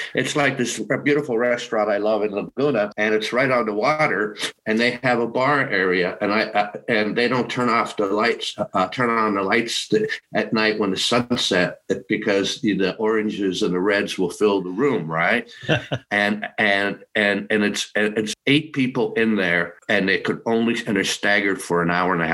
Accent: Canada; I remember growing up in Canada, I remember polio

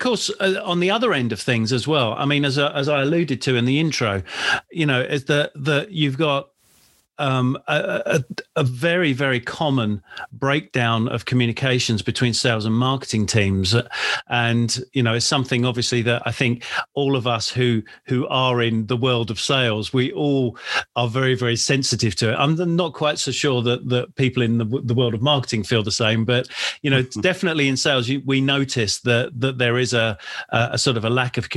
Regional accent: United Kingdom; I'm British, and I was kind of new to all these harsh winters that you get over in this sort of in North America.

